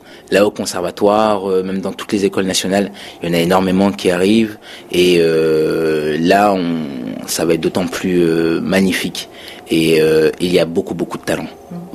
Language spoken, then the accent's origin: French; Vernon, Normandy, France; Vernon, dans ma ville d'origine. Je suis normand, je suis vernonnais.